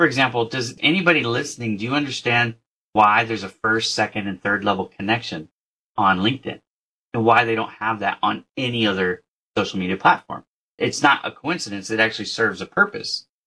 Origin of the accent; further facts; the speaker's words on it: Las Vegas, Nevada, United States; also born or lived in San Francisco Bay Area; My wife and I are from the Bay Area and I grew up in Las Vegas.